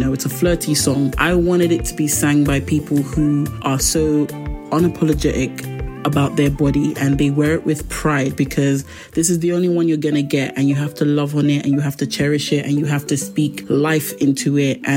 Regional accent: Nigeria; also born or lived in London; I was born in London. I did a lot of my primary school years, a bit of nursery and primary school in Nigeria, which is my country of origin. That's where my parents are from. I just happened to be born in London.

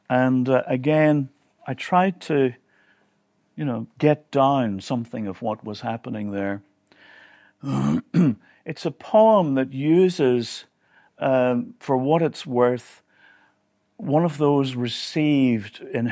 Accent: Northern Ireland, United Kingdom; I'm from Northern Ireland, part of the United Kingdom, of course

